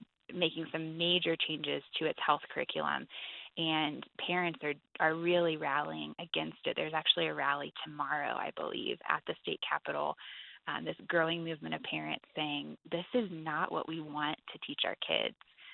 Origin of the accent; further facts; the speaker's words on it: Colorado, United States; Colorado, my home state, is in a really public battle updating their sex ed laws.